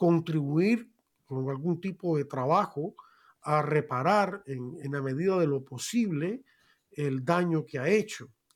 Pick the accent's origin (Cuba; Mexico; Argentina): Cuba; moved away; yo soy cubano y hemos sufrido, los que hemos emigrado de Cuba, el comunismo y la dictadura